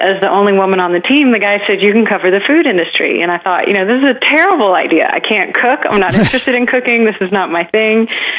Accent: Texas, United States; I grew up in Texas in a really conservative family.

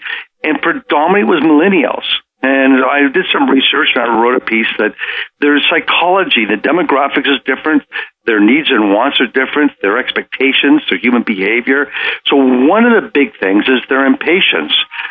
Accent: Toronto, Ontario, Canada; now in Texas, United States; I moved from Toronto almost 30 years ago to Texas, and so that's why they call me a Texcan.

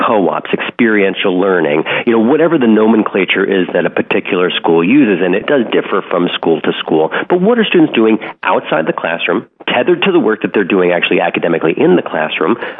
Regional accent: New York City, New York, United States; the $70,000 sticker cost here at NYU in my hometown

